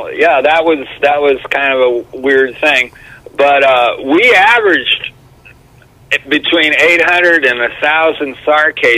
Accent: California, United States; it was a little culture shock for me, you know, because I was from California

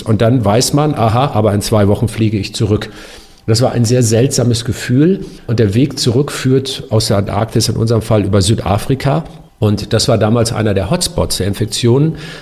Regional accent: Northern Germany, Germany; Ich bin ja auch ein Norddeutscher.

